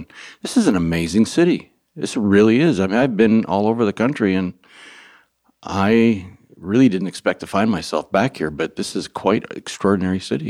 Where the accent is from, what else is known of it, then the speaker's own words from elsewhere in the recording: Lake Minnetonka, Minnesota, United States; I grew up here